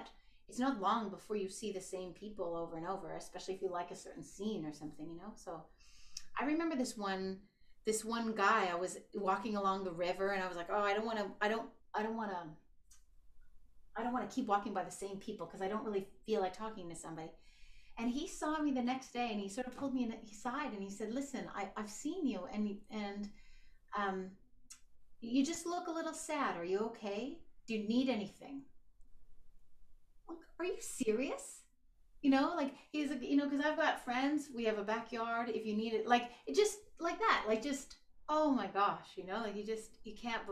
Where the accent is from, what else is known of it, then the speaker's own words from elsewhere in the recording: Canada; I would say to someone, oh, well, I'm from Canada. And they go, oh, you speak French.